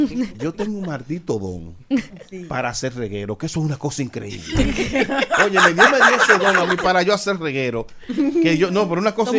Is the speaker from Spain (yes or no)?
no; Hostos, Duarte, Dominican Republic; also born or lived in Pimentel; ahí me crié, nací en Pimentel. Y me crié en Hosto